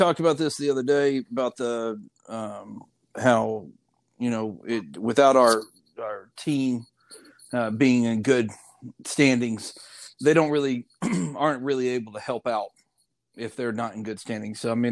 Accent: Louisiana, United States; I said, "We're from Louisiana."

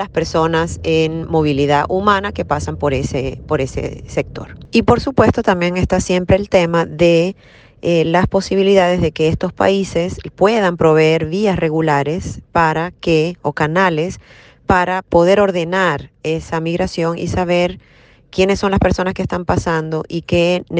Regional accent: Maracaibo, Zulia, Venezuela; extraño mucho el Zulia, extraño mucho mi ciudad natal, Maracaibo

